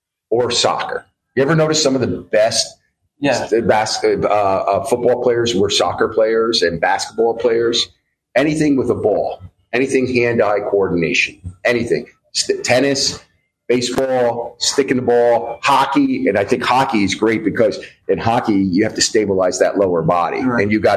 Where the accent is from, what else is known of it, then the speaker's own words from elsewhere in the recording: Northeast, United States; really started off in hockey because I'm from the Northeast at the age 3 and a half